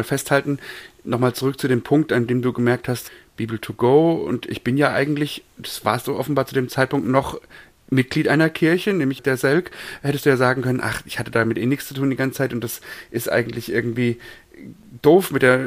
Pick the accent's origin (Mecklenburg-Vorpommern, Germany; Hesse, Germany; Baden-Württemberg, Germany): Hesse, Germany; diese Kirche, wo ich herkomme in Nordhessen, stammt aus der Tradition der sogenannten nordhessischen Renitenz.